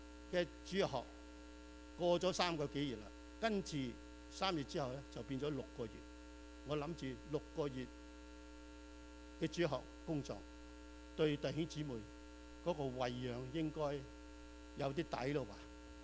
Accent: China; 我哋嘅心都為咗我哋國家一方面好傷痛

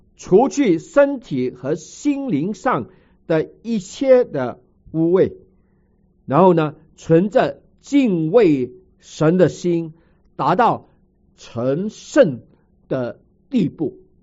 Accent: China; 我们中国人到新年的时候，我们一定会找一个新的衣服穿上。我还记得小的时候父母到新年的时候给一个新的衣服让我们穿

